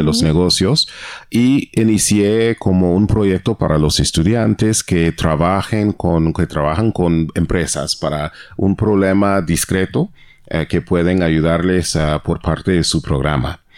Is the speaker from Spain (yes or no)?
no; Chicago, Illinois, United States; born there; Spanish is a second language; moved away; also born or lived in South Korea; Entonces, después de salir de Chicago, donde nací, yo vivía en Corea del Sur por unos 4 años, de 2003 a 2007